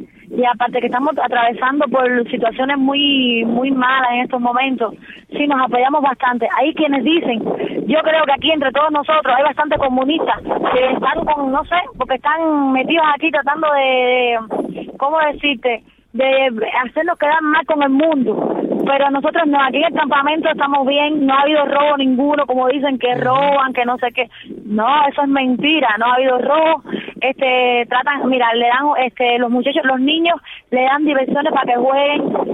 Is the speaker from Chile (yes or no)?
no; Bayamo, Granma, Cuba; Yo soy de Bayamo.